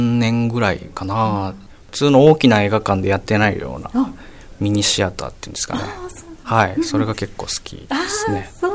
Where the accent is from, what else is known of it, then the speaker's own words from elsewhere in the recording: Tochigi, Japan; also born or lived in Yokohama; now in Fujisawa, Japan; 出身は私、栃木なんですね。